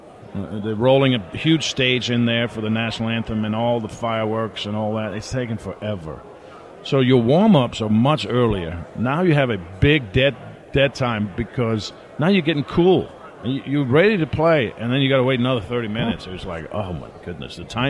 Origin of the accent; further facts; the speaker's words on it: Denmark; growing up in Denmark, loving soccer and watching Premier games all the time on Saturdays, that's what was on telly, was the Premier League.